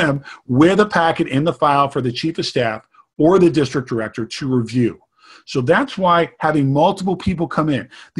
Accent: New York, United States; take a look at the impact of climate change on Seneca Lake, and I'm using these examples because that's my hometown and where I'm from

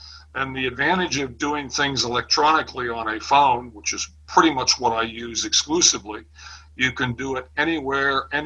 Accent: St. Petersburg, Florida, United States; from St. Petersburg, Florida.

